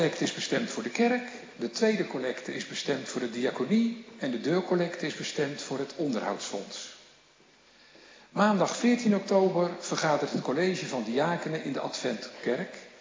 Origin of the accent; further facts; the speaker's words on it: Hardenberg, Overijssel, Netherlands; en ik kom uit Hardenberg.